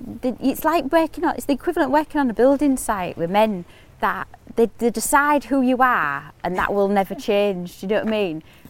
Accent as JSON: {"language": "English", "town": "Hull", "region": "Yorkshire and the Humber", "country": "United Kingdom", "said": "It's because I'm from Hull. I'm really, really Hull."}